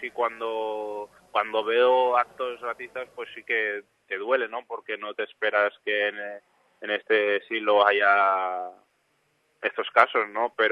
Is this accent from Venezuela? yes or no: no; Granollers, Catalonia, Spain; de mi pueblo de Granollers que saltamos a la ciudad a celebrarlo